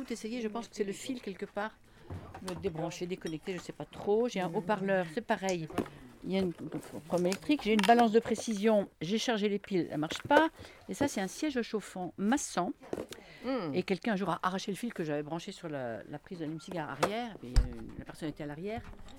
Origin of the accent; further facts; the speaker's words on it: Royan, Nouvelle-Aquitaine, France; Enfin, je ne suis pas de La Chapelle, je suis du Royan.